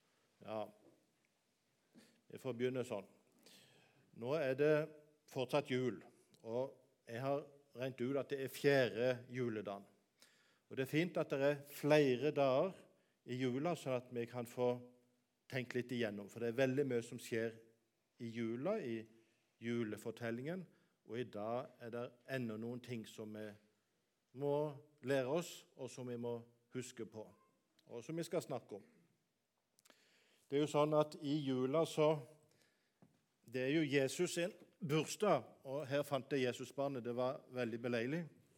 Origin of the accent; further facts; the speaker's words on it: Birkenes, Agder, Norway; det er en avdeling i Birkenes, der jeg kommer fra.